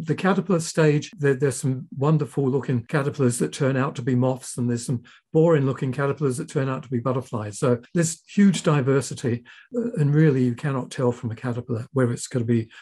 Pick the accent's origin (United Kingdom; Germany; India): United Kingdom; England; born there; I was born in England, as you can tell by my accent.